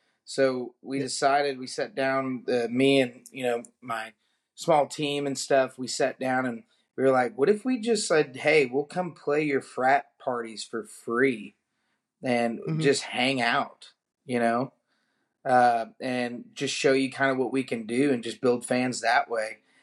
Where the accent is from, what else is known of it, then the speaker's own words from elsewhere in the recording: Alvarado, Texas, United States; You know, he's a Johnson County boy, just like me. So he's from Godley and I'm from Alvarado.